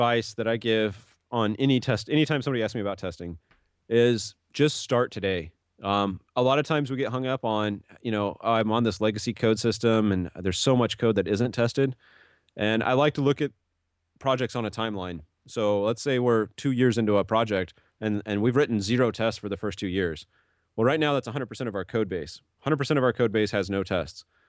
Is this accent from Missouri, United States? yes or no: yes; Kansas City, Missouri, United States; I'm originally from Kansas City. So I tried to make it back there for conferences and stuff.